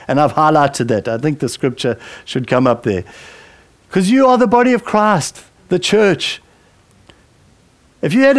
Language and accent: English; South Africa; Don't label yourself, well, I'm South African. No, I'm a child of the kingdom. And I'm also a British citizen